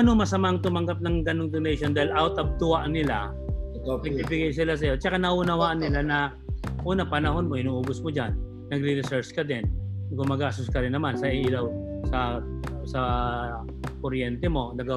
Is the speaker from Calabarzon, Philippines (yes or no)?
no; Quezon City, Metro Manila, Philippines; born there; pinanganak ako sa Project 4 Quezon City, Quirino Hospital, alas 7:41 ng umaga, December 23.